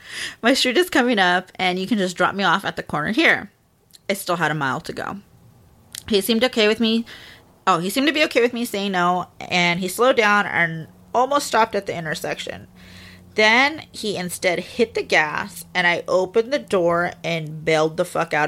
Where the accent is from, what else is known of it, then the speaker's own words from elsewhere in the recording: Utah, United States; He looked and acted like an upstanding Mormon gentleman. Yes, I'm from Utah originally.